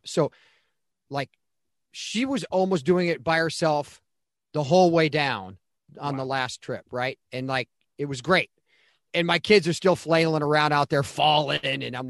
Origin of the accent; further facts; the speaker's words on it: Midwest, United States; now in California, United States; growing up in the Midwest and in the East, you could definitely get a white Christmas, right?